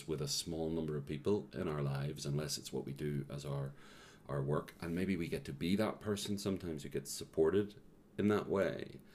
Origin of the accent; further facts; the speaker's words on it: Belfast, Northern Ireland, United Kingdom; And because I grew up in Belfast, and we couldn't get in the first night.